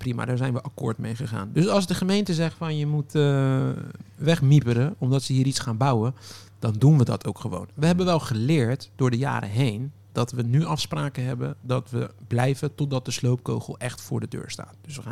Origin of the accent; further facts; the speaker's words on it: Rotterdam, South Holland, Netherlands; En wij als Rotterdammers waren die 11 miljoen kwijt die ze erin gepompt hadden.